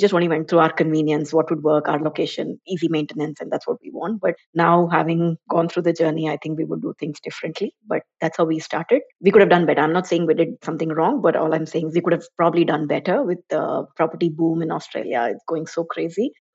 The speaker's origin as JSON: {"language": "English", "town": "Bangalore", "region": "Karnataka", "country": "India", "said": "I come from Bangalore, south part of India."}